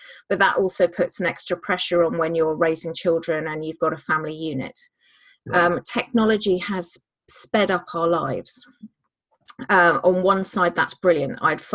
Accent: South East England, United Kingdom; But I grew up on the Ashdown Forest, and it is the ancient name for Ashdown Forest.

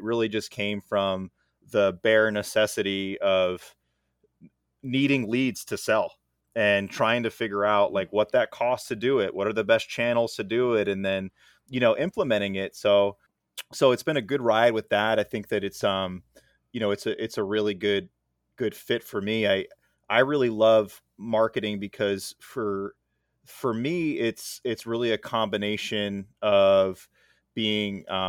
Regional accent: New Jersey, United States; I'm born and raised in New Jersey.

